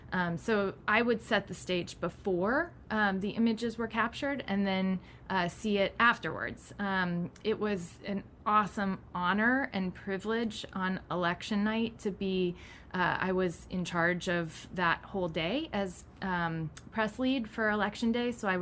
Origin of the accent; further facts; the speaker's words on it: Galesburg, Illinois, United States; I was raised in Galesburg, Illinois.